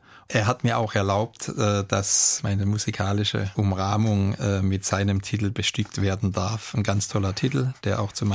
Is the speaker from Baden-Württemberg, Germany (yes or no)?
yes; Karlsruhe, Baden-Württemberg, Germany; ich komme ja ursprünglich aus Karlsruhe-Neureuth und das ist ein bisschen ein eng bebautes Gebiet.